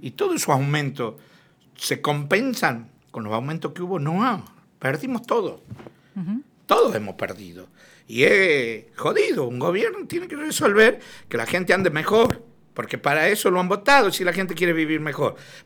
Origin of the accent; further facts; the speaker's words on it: Tucumán, Argentina; A nivel nacional, como yo soy tucumano